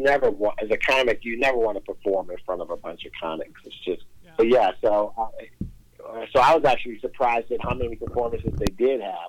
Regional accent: Chicago, Illinois, United States; Yeah. Yeah, born and raised in Chicago.

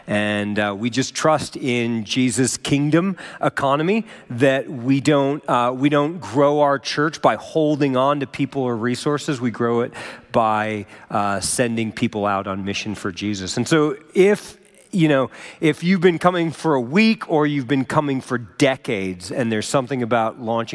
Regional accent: Minnesota, United States; now in Colorado, United States; Like, I grew up in Minnesota, and I know that it's just better here.

